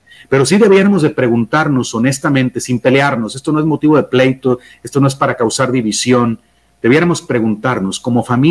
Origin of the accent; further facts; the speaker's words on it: Mexico; Soy mexicano, soy sacerdote diocesano de la diócesis de Saltillo en México. Acabo de cumplir 50 años este mes